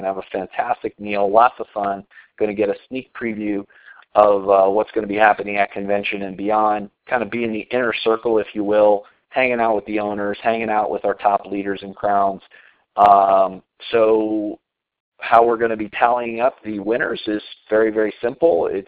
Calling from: Colorado, United States; I'm dialing in from Colorado today. It's a beautiful day here.

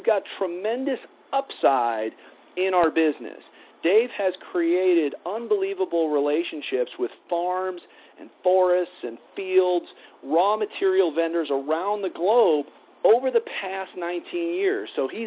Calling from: Colorado, United States; I'm calling in from Colorado tonight.

